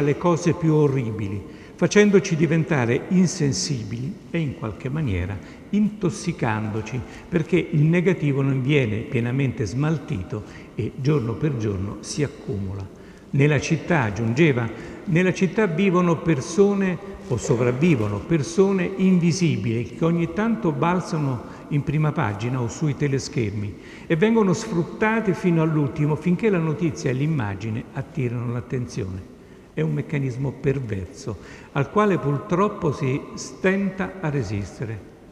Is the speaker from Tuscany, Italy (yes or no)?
no; Rome, Lazio, Italy; L'unica difficoltà per loro è quella di usare la R doppia come noi romani nel nostro dialetto.